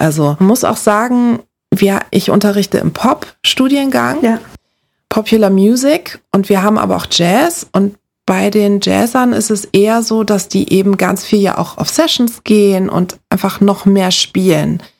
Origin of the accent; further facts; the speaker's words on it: Lagos, Nigeria; Ich bin in Nigeria in der Hauptstadt Lagos aufgewachsen. Das ist ein Moloch. Ich kenne das nur so.